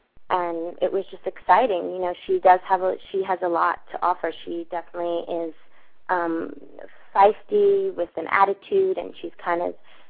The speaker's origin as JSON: {"language": "English", "region": "New York", "country": "United States", "said": "Okay, I'm from New York originally."}